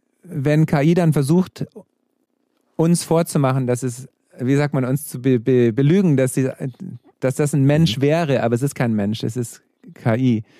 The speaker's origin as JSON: {"language": "German", "country": "Germany", "tie": "born or raised there", "said": "Deutschland, da bin ich geboren worden und ich wurde geboren in Deutschland. Und es ist ein sehr schönes Land. Also ich liebe Deutschland. Ich hatte, meine ganze Kindheit ist in Deutschland."}